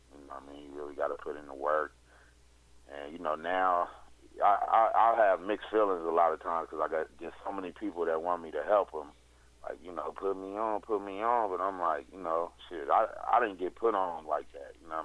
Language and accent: English; East Coast, United States; being that I grew up on the East Coast